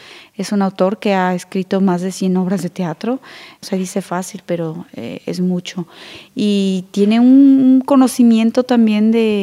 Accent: Mexico; now in Switzerland; Y como mexicana me interesó dirigir esta obra porque trata de dos mujeres y yo he visto que aquí en Suiza la mayoría de la población mexicana que hay.

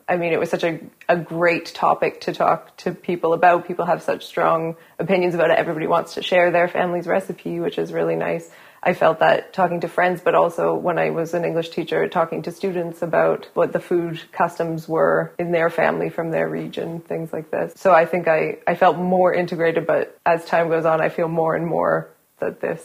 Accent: Calgary, Alberta, Canada; now in Switzerland; I grew up in Canada, in Calgary. My mom is Swiss, and we came back to visit my grandparents in Switzerland every year.

